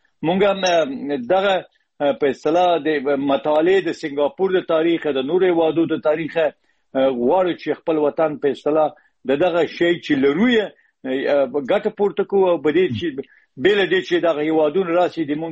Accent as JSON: {"language": "Pashto", "region": "Herat", "country": "Afghanistan", "tie": "born there", "said": "په هرات کې پیدا شوی یم."}